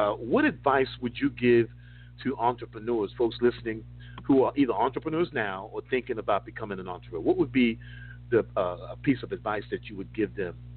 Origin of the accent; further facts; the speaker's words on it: New York City, New York, United States; You know, I grew up in New York City, you know, a child of the projects.